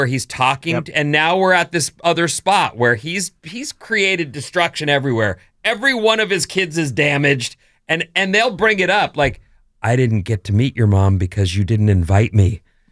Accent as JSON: {"language": "English", "town": "Irvine", "region": "California", "country": "United States", "tie": "born or raised there", "said": "when I was growing up in Irvine, there was this girl that I was friends"}